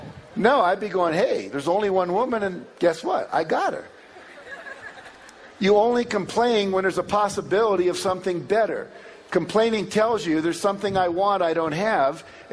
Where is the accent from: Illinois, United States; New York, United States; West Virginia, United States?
West Virginia, United States; And when I grew up in West Virginia, we were the 48th worst state in terms of education in the country